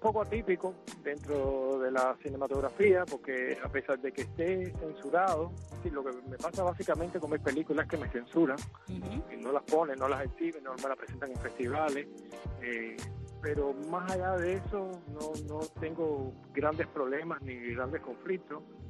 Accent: Cuba; para mí es lamentable que en mi país no pueda suceder, porque me gustaría tener ese debate con los cubanos, con mis coterráneos

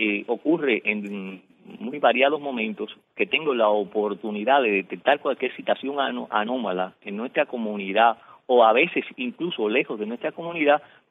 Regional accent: Cuba; de las cuestiones que afectan a todos mis coterráneos y, en fin, a mi pueblo cubano.

